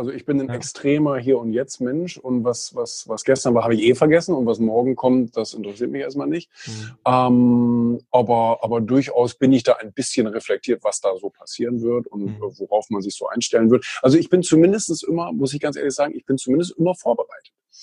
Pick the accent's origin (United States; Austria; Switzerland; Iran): United States; New York; aber ich komme leider aus New York.